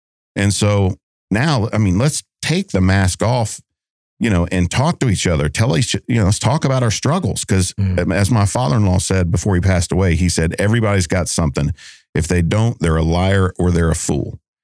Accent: Atlanta, Georgia, United States; Well, so I'm from Atlanta, where CNN is based.

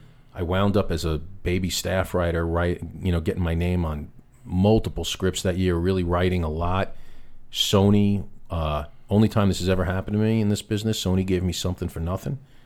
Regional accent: New York, United States; And where I grew up in New York, you know, everyone talks like that.

